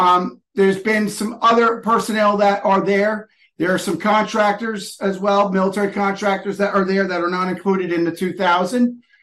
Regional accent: New Jersey, United States; I'm from Bergen County, New Jersey. I have a long, deep history with Teaneck, New Jersey, which has a very large Jewish population.

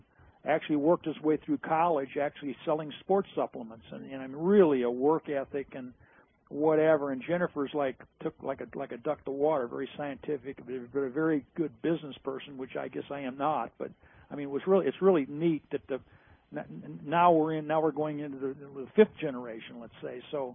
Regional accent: St. Louis, Missouri, United States; we're from the Midwest in St. Louis, which is probably, to talk about ivory tower and stuffy, man, oh man.

